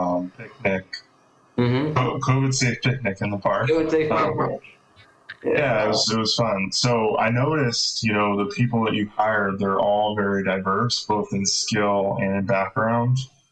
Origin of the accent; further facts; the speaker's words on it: California, United States; I'm from Southern California, so no offense to California because I still love it.